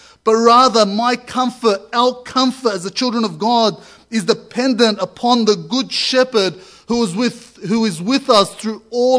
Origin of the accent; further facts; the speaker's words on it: Greenacre, New South Wales, Australia; I was raised in Greenacre and I live in Yagoona. I've been in the Bankstown district all my life, so I'm from the concrete jungle.